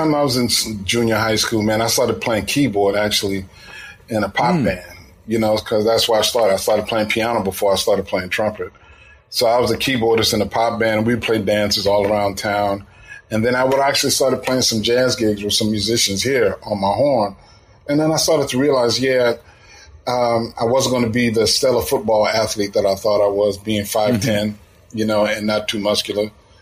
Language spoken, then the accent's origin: English; New Orleans, Louisiana, United States; when I was a kid, man, I grew up in a household where there was music everywhere.